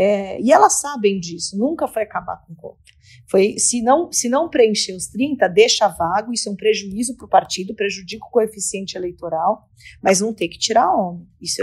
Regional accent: Brazil; mas somos nós, brasileiros

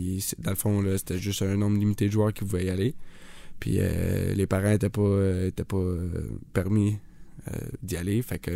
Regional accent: Blainville, Quebec, Canada; Donc moi, je viens de Blainville

